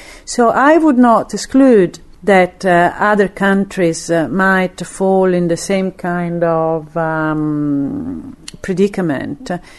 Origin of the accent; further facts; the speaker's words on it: Italy; now in United Kingdom; I'm from Italy but living in Britain.